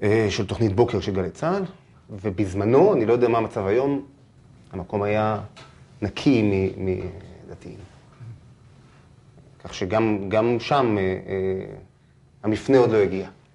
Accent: Tel Aviv, Tel Aviv District, Israel; בית מאוד של תקשורת, של אמנות, של אמא שלי עיתונאית, אחי עבד ברדיו שנים. זה הייתה האווירה בבית. אמא שלי מתעסקת בכל התחום של ה-New Age, הדברים האלה. אבל כל האווירה, כל החברה, כל מי שנמצא בבית, כל מי שעובר, כל מי שמגיע, זה צפון תל אביב קלאסי.

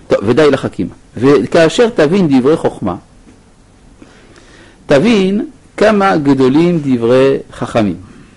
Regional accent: Jerusalem, Jerusalem District, Israel; אנחנו ירושלמים מפונקים

